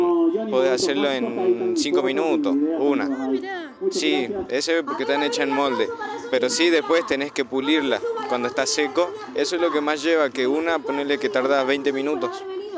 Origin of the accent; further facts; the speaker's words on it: Salta, Argentina; soy de Salta Capital.